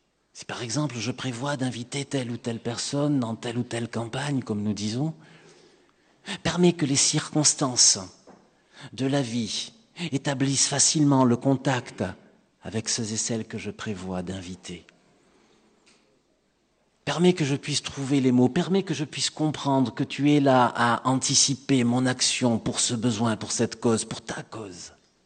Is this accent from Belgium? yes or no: no; Agde, Occitanie, France; On dit ça chez moi à Agde et je crois qu'on le dit en France un peu partout.